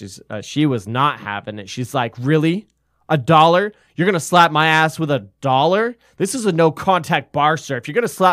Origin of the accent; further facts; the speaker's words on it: Buxton, Maine, United States; I'm from Maine originally. And when people ask me where I'm from in Maine, I'll say Portland. I'm not from Portland. I'm from Buxton, which is near Portland, right?